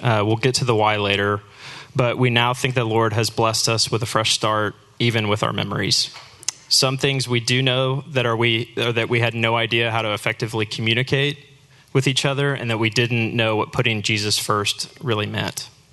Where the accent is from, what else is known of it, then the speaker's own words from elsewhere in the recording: Dallas, Texas, United States; Eleanor and I were born and raised in Dallas and met in ninth grade when we began attending the same school.